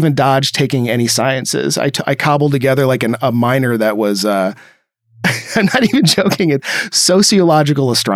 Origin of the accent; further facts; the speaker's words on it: Ohio, United States; So I'm from Ohio, and my parents owned the company that made Crash Test Dummies.